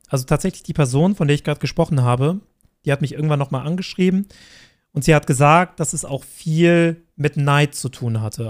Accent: Switzerland; also bei uns in der Schweiz nennt man es Zuckerbürgerli oder so.

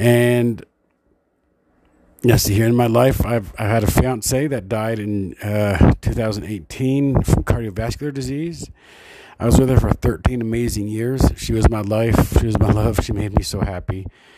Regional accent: Utah, United States; also born or lived in Minnesota; I'm from Utah. I was born in Minnesota. I've been in Utah for 48 and a half years.

